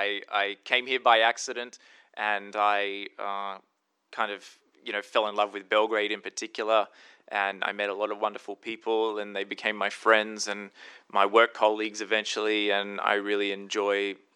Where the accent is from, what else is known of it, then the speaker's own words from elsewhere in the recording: Australia; from my point of view, being Australian